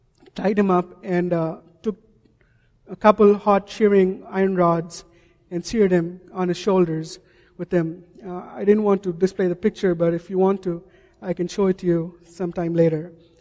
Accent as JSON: {"language": "English", "country": "India", "said": "A couple of years ago when I visited my home country in India"}